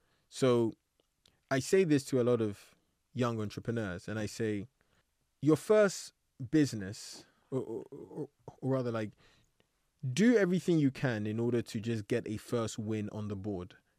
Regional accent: Ghana; now in England; I used to hate the fact that I grew up in Ghana. I used to hate it because when I came to England

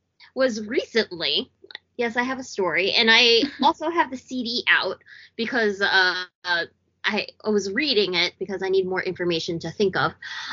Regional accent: Brooklyn, New York, United States; I think everyone and their mothers probably can figure out through my accent and or the fact that I talk about Brooklyn too much that I'm from New York.

